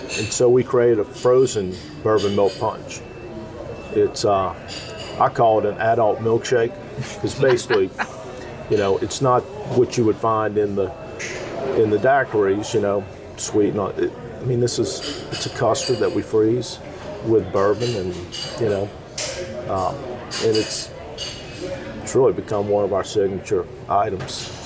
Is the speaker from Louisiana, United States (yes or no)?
yes; New Orleans, Louisiana, United States; been exposed growing up in New Orleans to just some incredible spirits cocktails.